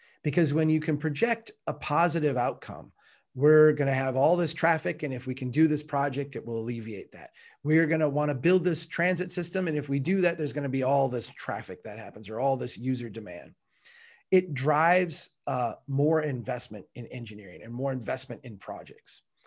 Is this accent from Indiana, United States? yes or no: no; Minnesota, United States; I'm from Minnesota.